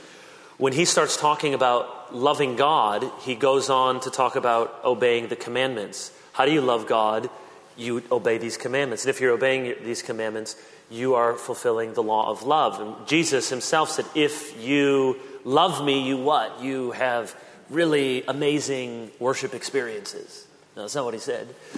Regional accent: Chicago, Illinois, United States; born there; I was born in Chicago. I'm a Chicago Bears fan.

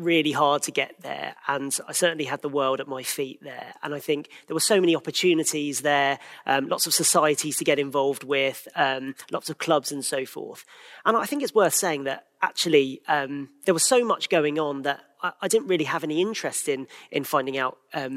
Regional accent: South East England, United Kingdom; So I grew up in Kent, and I lived with my parents and my older siblings.

